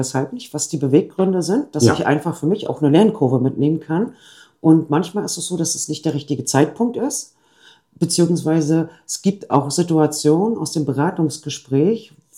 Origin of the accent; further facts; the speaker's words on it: Greifswald, Mecklenburg-Vorpommern, Germany; ich komme ja nur aus Greifswald